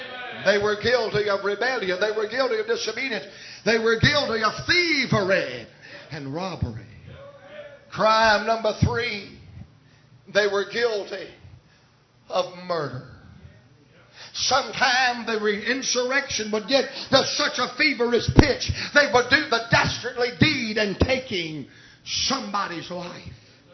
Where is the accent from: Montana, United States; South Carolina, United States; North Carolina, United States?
South Carolina, United States; I'm a redneck from South Carolina, and nobody's going to tell me I am a murderer.